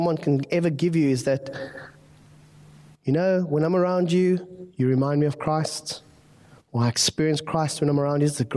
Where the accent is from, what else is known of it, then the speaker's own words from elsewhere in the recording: Gqeberha, Eastern Cape, South Africa; I knew her as a child when I grew up in Gqeberha.